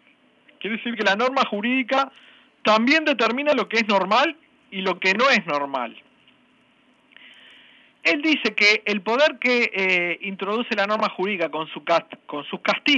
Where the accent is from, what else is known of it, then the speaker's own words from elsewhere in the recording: Uruguay; y a mí como uruguayo